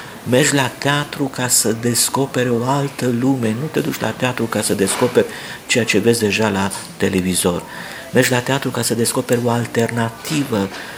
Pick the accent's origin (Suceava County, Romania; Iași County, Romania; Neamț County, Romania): Suceava County, Romania; Rădăuți; Eu mă simt rădăuțean, mă simt bucovenean, mă simt român, sunt și francez prin faptul că am dublă cetățenie, dar mă simt profund european de asemenea